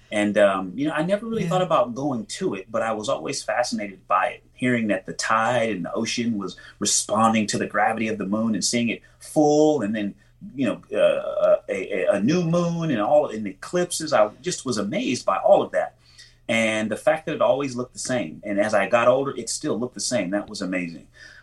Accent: Pomona, California, United States; And my community, where I come from, I'm from Pomona, California.

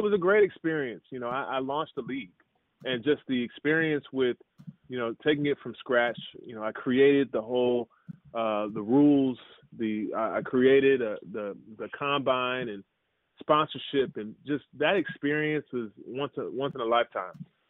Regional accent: Maryland, United States; We grew up in Maryland.

